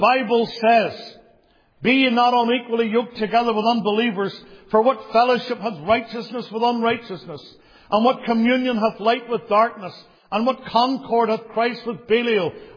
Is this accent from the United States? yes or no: no; Northern Ireland, United Kingdom; In 1859, a great awakening occurred in my home country, in Ulster, in which that church was to the fore and was greatly used of God.